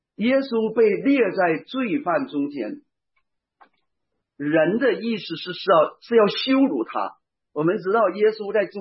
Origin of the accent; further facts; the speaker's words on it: China; 我们从大陆来的，特别我那个年代，可能大家会有这个印象啊